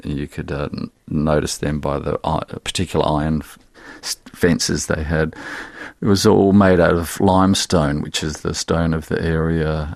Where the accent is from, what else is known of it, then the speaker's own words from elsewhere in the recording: Mount Gambier, South Australia, Australia; I grew up in Mount Gambier, South Australia, which is 300 miles from Adelaide one way, 300 miles to Melbourne the other.